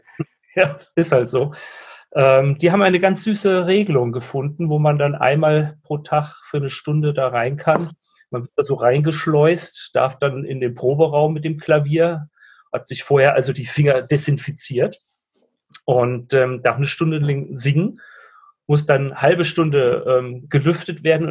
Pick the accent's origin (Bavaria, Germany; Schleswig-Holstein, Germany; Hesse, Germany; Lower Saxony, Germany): Hesse, Germany; Frankfurt; ich komme aus Frankfurt